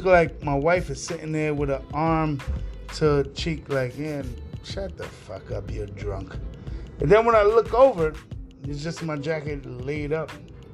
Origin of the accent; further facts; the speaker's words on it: New York City, New York, United States; and see, I'm from New York City, man. I kind of look at everything different.